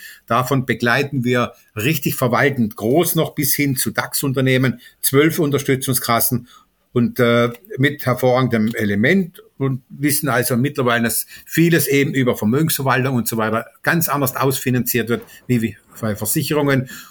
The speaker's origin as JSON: {"language": "German", "town": "Karlsruhe", "region": "Baden-Württemberg", "country": "Germany", "said": "Ich komme räumlich aus dem Großraum Karlsruhe."}